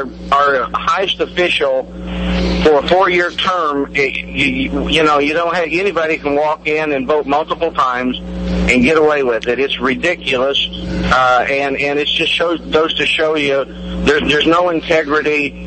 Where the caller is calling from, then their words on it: Jefferson City, Missouri, United States; calling from Jeff City.